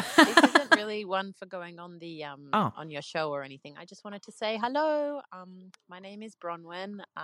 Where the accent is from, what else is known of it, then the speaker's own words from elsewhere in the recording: Australia; now in Sweden; I'm Australian, but I live in Sweden.